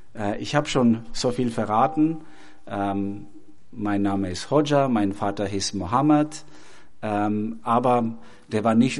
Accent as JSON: {"language": "German", "town": "Pogradec", "region": "Korçë County", "country": "Albania", "tie": "born or raised there", "lives_now": "Germany", "said": "So bin ich aufgewachsen in Albanien, in das atheistischste Land der Welt."}